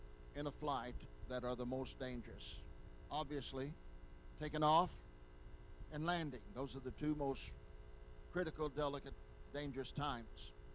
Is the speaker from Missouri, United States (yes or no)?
yes; Poplar Bluff, Missouri, United States; I was a Boy Scout, and I grew up in Poplar Bluff